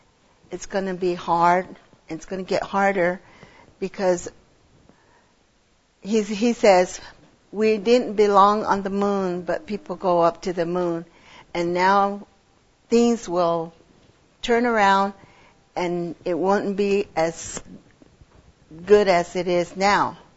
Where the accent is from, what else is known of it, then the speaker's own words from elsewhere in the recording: Jemez Pueblo, New Mexico, United States; I'm from Jemez Pueblo.